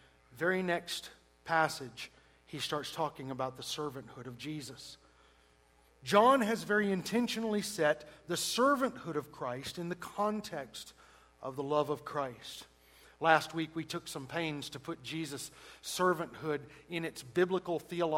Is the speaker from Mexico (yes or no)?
no; the South, United States; I grew up in the South.